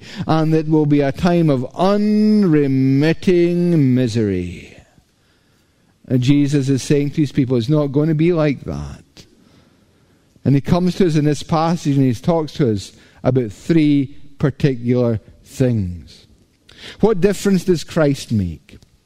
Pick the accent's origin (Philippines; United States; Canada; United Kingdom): United Kingdom; Scotland; Maybe it's because I'm Scottish